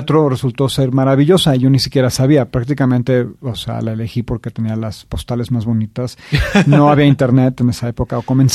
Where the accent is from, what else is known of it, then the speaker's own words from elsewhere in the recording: Mexico City, Mexico; also born or lived in Querétaro; Yo crecí en la Ciudad de México y en la ciudad de Querétaro. Y me fui un año de intercambio a una escuela preparatoria en Vermont.